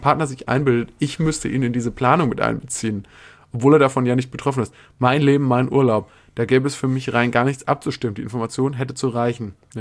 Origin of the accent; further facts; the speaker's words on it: Baden-Württemberg, Germany; Bei uns in Baden-Württemberg.